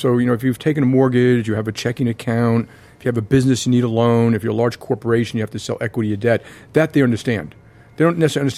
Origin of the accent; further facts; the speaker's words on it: Queens, New York, United States; But I do want to point out, I came from Queens.